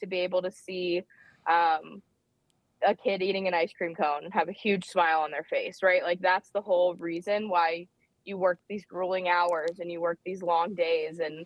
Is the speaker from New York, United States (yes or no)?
no; Florida, United States; now in Madison, United States; I'm from Florida originally. So I'm loving the summers up here.